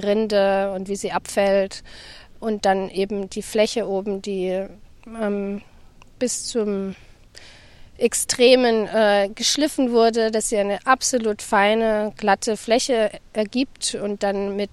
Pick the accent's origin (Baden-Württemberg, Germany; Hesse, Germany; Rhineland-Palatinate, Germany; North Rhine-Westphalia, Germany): Baden-Württemberg, Germany; Heidelberg; now in New York, United States; ich komme aus Heidelberg, lebe aber schon seit 14 Jahren in New York, in Brooklyn.